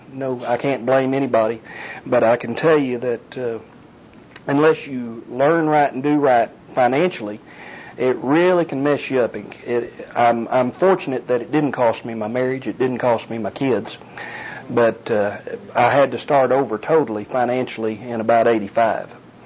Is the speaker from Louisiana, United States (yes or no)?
no; Wichita Falls, Texas, United States; I'm from Wichita Falls here. I moved here in 63. My family moved here, so that's all of my... lived in Wichita most of my childhood, all of my adult life.